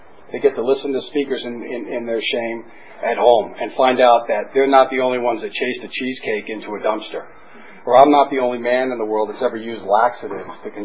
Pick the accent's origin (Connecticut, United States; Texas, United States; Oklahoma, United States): Connecticut, United States; also born or lived in New Jersey; I was born in New Jersey, raised in Connecticut